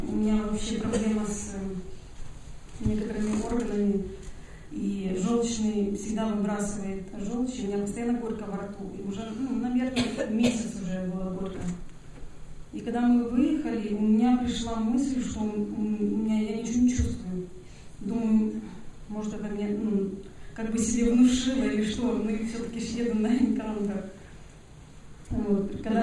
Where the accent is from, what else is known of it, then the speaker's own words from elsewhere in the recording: Oregon, United States; из Орегона.